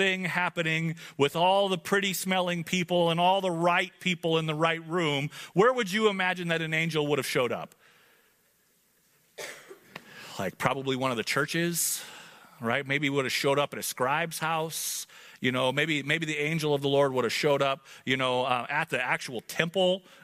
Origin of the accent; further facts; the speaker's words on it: United States; Which, because we're American and our pastures are green